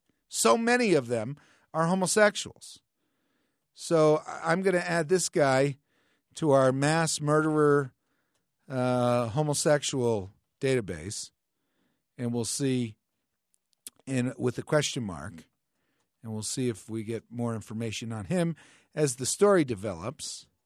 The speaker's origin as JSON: {"language": "English", "region": "New Jersey", "country": "United States", "tie": "born there", "said": "I was born in New Jersey."}